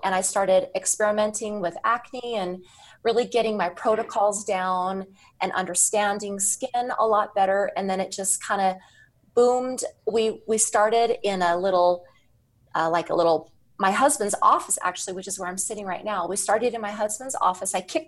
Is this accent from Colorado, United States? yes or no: no; Rexburg, Idaho, United States; I was born and raised in Rexburg, Idaho, and I moved away for 10 years, but we've been here ever since.